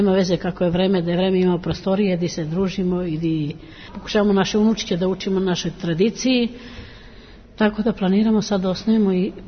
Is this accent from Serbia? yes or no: yes; Pirot, Southern and Eastern Serbia, Serbia; now in Gothenburg, Sweden; dolazim iz Pirota sam rodom, ali živim u Švedskoj već 47 godina.